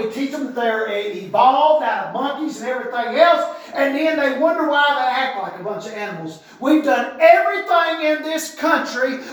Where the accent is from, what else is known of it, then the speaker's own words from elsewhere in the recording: United States; I am thankful for my country, and I'm proud that I am an American.